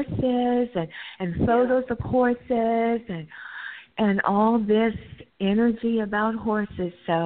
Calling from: California, United States; Currently, I'm in California, but I will be relocating to Tennessee.

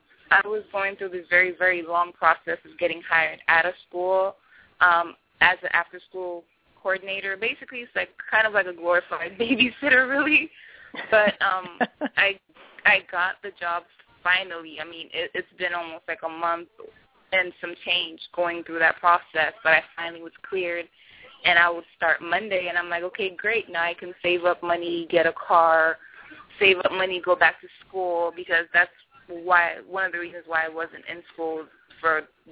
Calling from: Miami, Florida, United States

